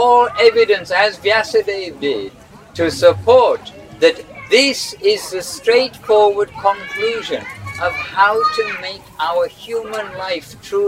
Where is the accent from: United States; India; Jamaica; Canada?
India; I came to Kiev last year. It was my first place I came to when I came out from India.